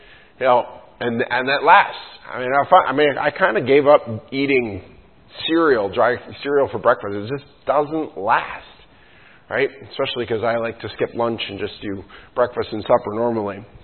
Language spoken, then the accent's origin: English; New York, United States; now in Iowa, United States; you know, here in Iowa, we have the Amana colonies. You go back to the history of some of that, and I grew up in New York.